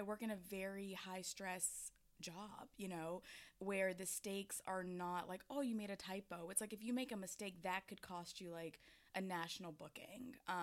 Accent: Atlanta, Georgia, United States; yeah, I am from Atlanta.

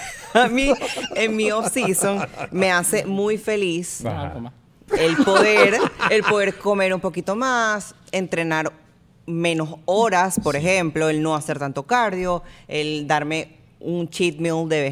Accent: Italy; soy italiana, y eso yo creo que lo heredé

